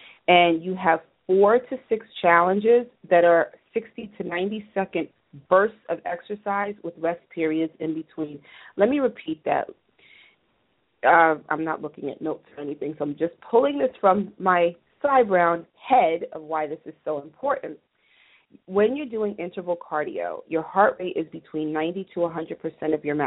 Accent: New Jersey, United States; I'm from Jersey, so we are big house music fans

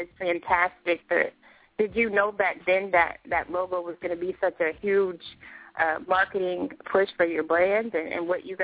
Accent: Killeen, Texas, United States; also born or lived in Ohio; Yeah, that's where I was raised. Ohio made, Killeen, Texas raised.

